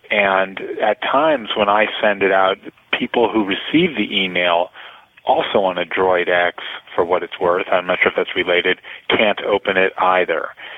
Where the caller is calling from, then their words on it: San Francisco, California, United States; I'm calling from the San Francisco Bay Area.